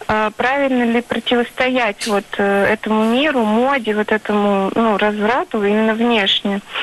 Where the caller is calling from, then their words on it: Moscow, Russia; я звоню из Москвы.